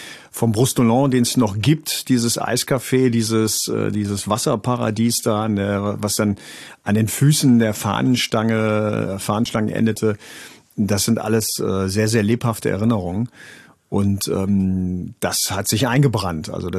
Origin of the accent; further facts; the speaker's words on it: Neuwied, Rhineland-Palatinate, Germany; also born or lived in Bremen; Ich bin also in Bremen geboren und bin dann als Kind, als kleiner Junge oder als Mox, wie man dann in Bremen sagen würde, nach Neuwied gekommen.